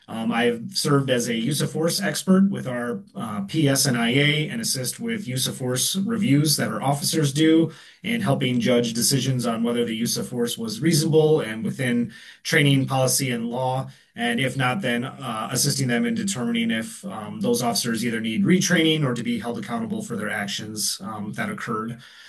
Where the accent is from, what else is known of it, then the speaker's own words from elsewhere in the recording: Illinois, United States; So, born and raised in Illinois. Hopefully, that's not held against me here.